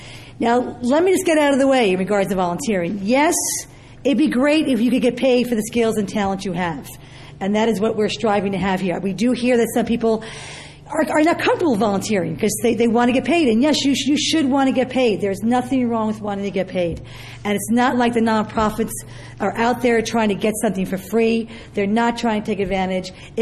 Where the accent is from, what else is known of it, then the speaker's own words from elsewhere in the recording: New York, United States; He did not, that I came from New York.